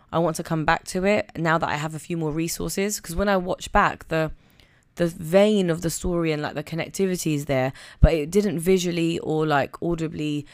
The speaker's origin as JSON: {"language": "English", "country": "Zambia", "tie": "born or raised there", "said": "So I used to have … I grew up in Zambia, and my mum would put me on a plane and send me to London, just because my aunties and stuff were here during the holidays."}